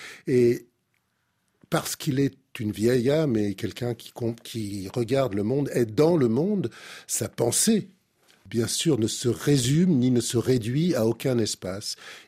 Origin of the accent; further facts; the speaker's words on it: Paris, Île-de-France, France; first language French; Moi, je suis un Parisien invétéré, je le revendique. Et je suis un Antillais invétéré, je le revendique aussi. Mais bon, c'est la question de la langue maternelle. Et ma langue maternelle est le français.